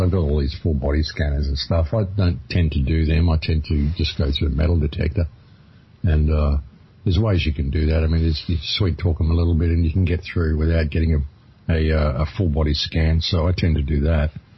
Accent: Australia; You know, I'm from Australia. I don't have credit cards.

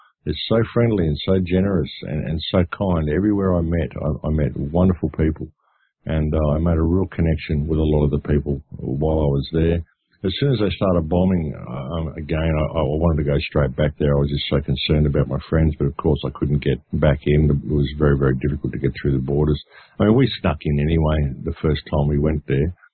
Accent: Australia; now in United Kingdom; You're in England. I'm going, yeah, but I'm from Australia, so.

